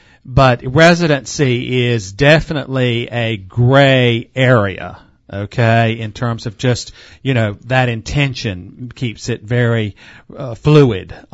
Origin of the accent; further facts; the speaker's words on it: Morehead City, North Carolina, United States; born there; I was born in Morehead City. I'm pretty much a North Carolina resident.